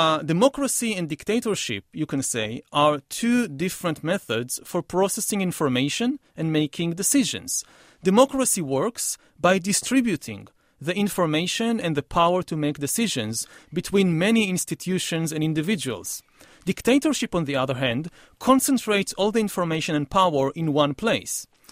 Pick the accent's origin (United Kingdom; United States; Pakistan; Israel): Israel; I come from Israel